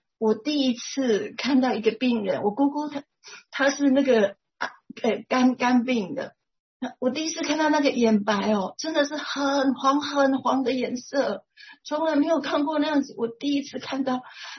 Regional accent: Tainan, Taiwan; 他就问我从哪里来，他竟然是我们台南人，然后到台北去工作

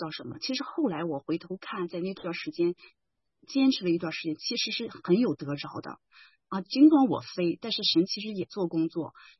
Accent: northern China, China; 我因为我婆家是那个南方人，我是北方人

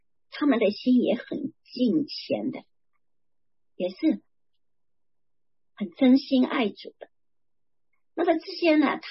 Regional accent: China; 好像我们以前国内哈我们中国人哈会觉得汉人

